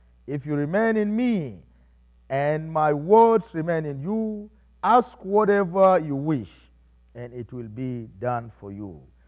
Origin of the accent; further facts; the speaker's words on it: South Sudan; growing up in South Sudan, I always love to eat fruit.